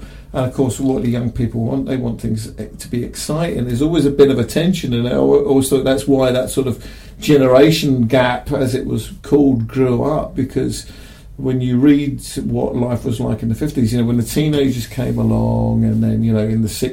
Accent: London, United Kingdom; growing up in West London in the 1960s.

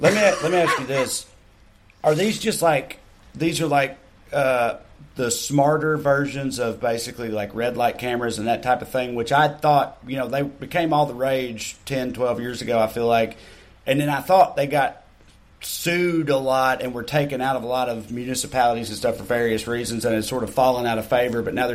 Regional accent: Salina, Tennessee, United States; There's no traffic lights in my hometown of Salina, Tennessee

